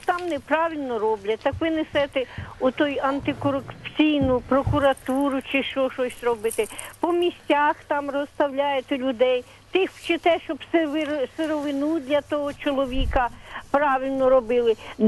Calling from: Kyiv, Ukraine; Я із Києва вам дзвоню.

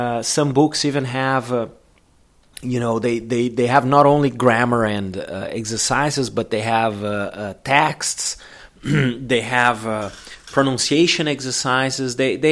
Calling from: Porto Alegre, Rio Grande do Sul, Brazil; English is a second language

